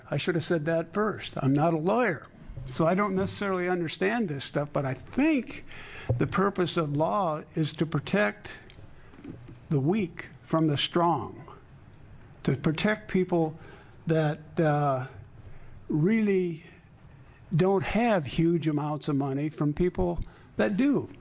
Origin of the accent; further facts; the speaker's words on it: Rogue River, Oregon, United States; I'm from Rogue River. I'm a farmer.